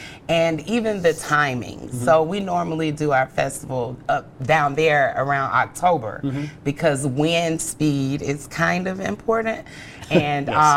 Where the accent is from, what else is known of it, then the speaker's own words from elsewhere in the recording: Atlanta, Georgia, United States; my husband, who's originally from Boston, and I'm from Atlanta